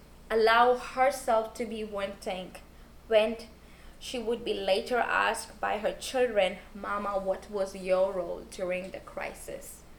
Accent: India; I'm from India.

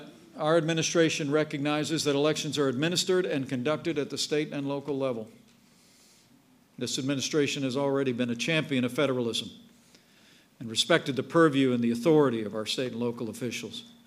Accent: Indiana, United States; In my home state of Indiana, as well as Ohio, North Carolina, and West Virginia, this system was used in the May 8th primary.

